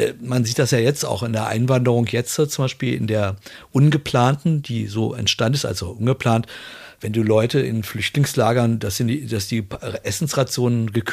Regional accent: Wolfsburg, Lower Saxony, Germany; Genau, und ich komme ja aus Wolfsburg.

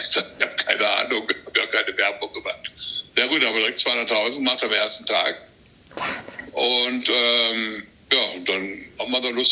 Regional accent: Baden-Württemberg, Germany; Und dann ich komme aus Südbaden

